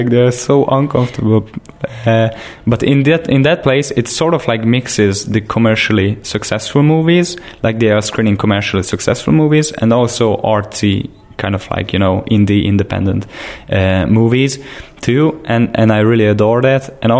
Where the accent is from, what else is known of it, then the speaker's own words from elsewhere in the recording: Szolnok, Jász-Nagykun-Szolnok, Hungary; English is a second language; So in my hometown, it's called Szolnok.